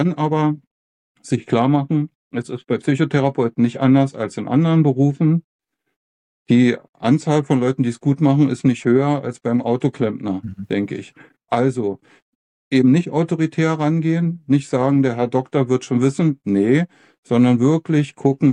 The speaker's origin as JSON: {"language": "German", "region": "Berlin", "country": "Germany", "tie": "born there", "said": "ich bin ehemaliger DDR-Bürger, bin 1957 geboren in Berlin, damals Hauptstadt der DDR"}